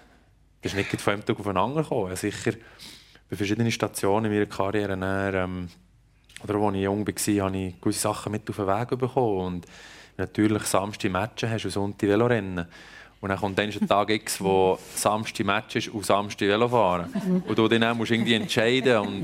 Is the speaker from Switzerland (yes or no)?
yes; Switzerland; Nein, ich habe ja, Schweizer und habe einfach einen Teil drinnen.